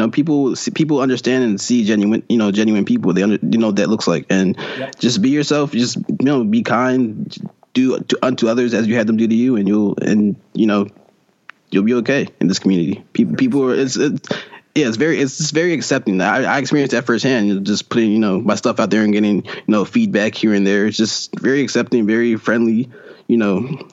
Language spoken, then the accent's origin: English; Philadelphia, Pennsylvania, United States; Yeah, born and raised in Philadelphia. I'm a huge Phillies fan.